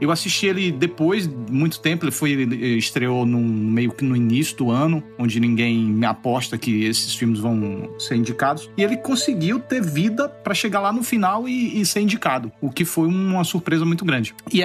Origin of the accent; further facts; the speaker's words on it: Alagoas, Brazil; accent: nordestino; now in Rio de Janeiro, Brazil; eu cheguei no Rio de Janeiro, vou neutralizar o meu sotaque. Eu sou de Alagoas, vou neutralizar o meu sotaque.